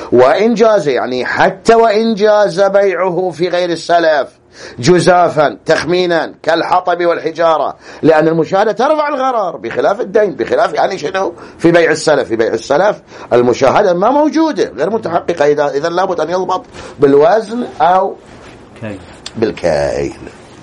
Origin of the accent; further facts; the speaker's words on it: Al-Ahsa, Eastern Province, Saudi Arabia; معروف حجمه متعارف في كل الأسواق عندنا في الأحساء